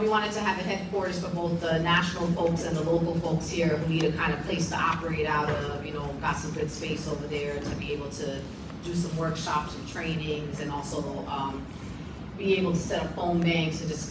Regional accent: New York, United States; And, you know, I'm from New York. I'm a woman of my word.

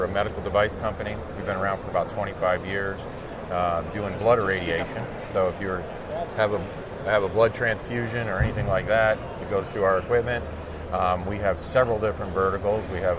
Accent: Georgia, United States; also born or lived in Colorado; I am from Georgia. I've been out there for about 5 years, but I've been in Colorado for about 30 years.

